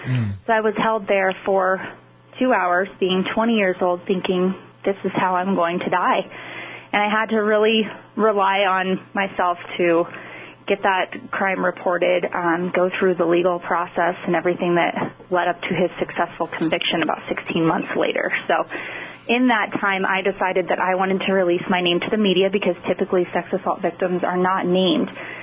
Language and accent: English; Greeley, Colorado, United States; I grew up in Greeley, Colorado. It's about an hour north of Denver area.